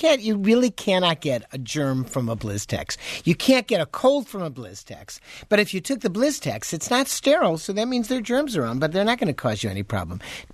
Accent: Chicago, Illinois, United States; when I go back to my hometown of Chicago, we'll go to a place called Francis's Restaurant

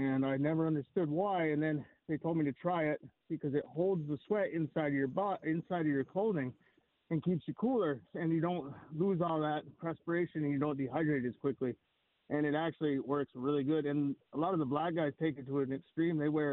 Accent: East Coast, United States; I grew up in the East Coast, you know, and we always wore short sleeves.

